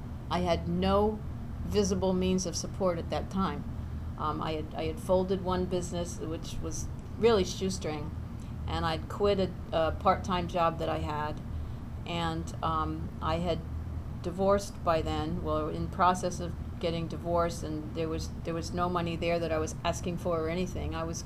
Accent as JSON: {"language": "English", "country": "United States", "said": "You know, I'm from the States. I barely speak Spanish."}